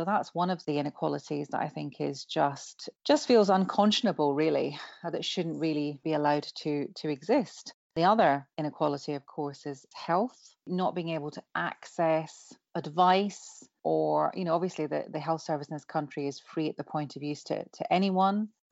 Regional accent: Glasgow, Scotland, United Kingdom; born there; also born or lived in Bristol; I was born in Glasgow. I went to university in Bristol

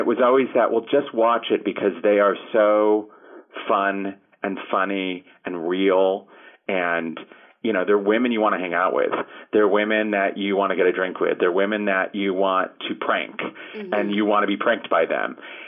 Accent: Ireland; I would say Ireland because I'm Irish.

